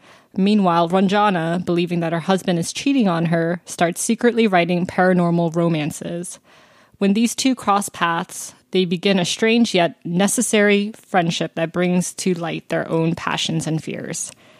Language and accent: English; the South, United States; I don't know if I'm offended by that, Marvin. I'm from the South.